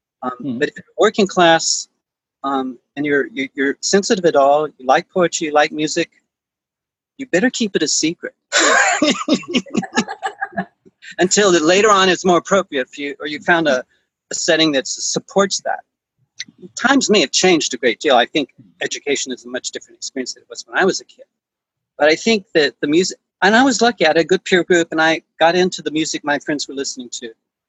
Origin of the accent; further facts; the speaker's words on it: Southern United States, United States; And as I've gotten older, I came from the South, so I hated a lot of music because I didn't like the South. I didn't like my experiences there, and I wanted to get out.